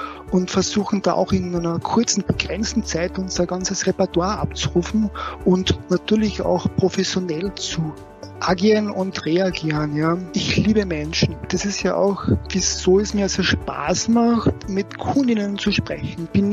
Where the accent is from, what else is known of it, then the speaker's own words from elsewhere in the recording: Carinthia, Austria; moved away as an adult; ich komme ja eigentlich aus Kärnten. Irgendwann mal ging es dann nach der Matura nach Wien zum Studium